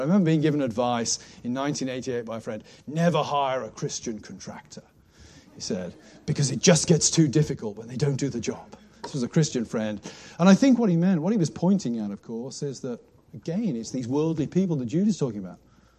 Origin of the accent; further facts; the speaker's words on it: England, United Kingdom; I'm English.